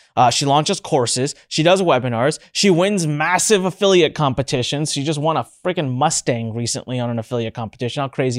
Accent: India; And I was like, given I'm Indian, I should probably do this in India.

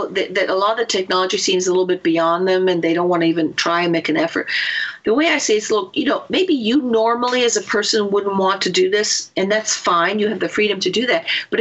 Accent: Italy; when I was growing up in Italy, to call the United States, you had to call up the Italian operator

